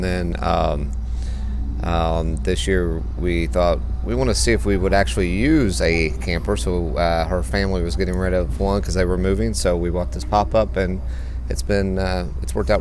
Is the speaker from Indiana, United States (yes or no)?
yes; Edinburgh, Indiana, United States; we're from Edinburgh, Indiana.